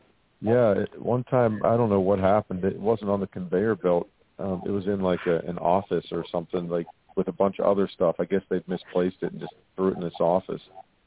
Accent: Pittsburgh, Pennsylvania, United States; also born or lived in Los Angeles; I lived in LA for a while, and I grew up in Pittsburgh

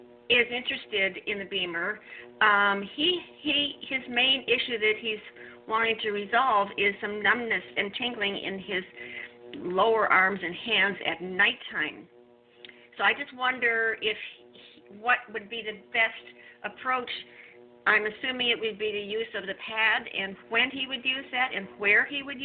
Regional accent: California, United States; I'm from Southern California.

